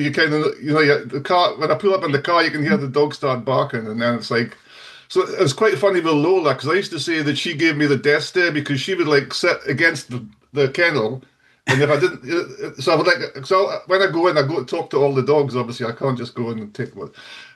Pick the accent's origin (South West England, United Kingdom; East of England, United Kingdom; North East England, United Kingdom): North East England, United Kingdom; Berwick-upon-Tweed; So I'm from Berwick-upon-Tweed, which is in the Northumberland. So it's basically the last town in England as you head up the East Coast. So if you don't put your foot on the brake, you're in Scotland, basically, when you get to Berwick.